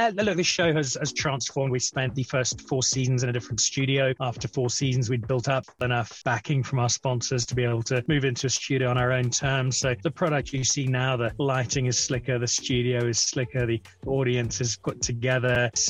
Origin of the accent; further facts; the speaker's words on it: Kwekwe, Midlands, Zimbabwe; accent: Northern Irish; also born or lived in Northern Ireland; I was born in Northern Ireland, but I grew up in Zimbabwe. And when I arrived in Kwekwe, which is where we started, my parents were teachers.